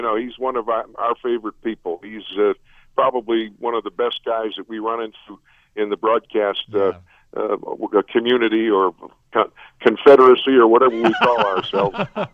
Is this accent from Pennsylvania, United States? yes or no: yes; Pittsburgh, Pennsylvania, United States; you know, I grew up in Pittsburgh, so I know about the rivalry.